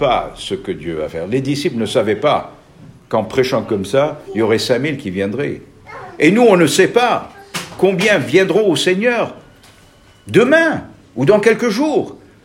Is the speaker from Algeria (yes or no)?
yes; Algeria; born there; je suis né en Algérie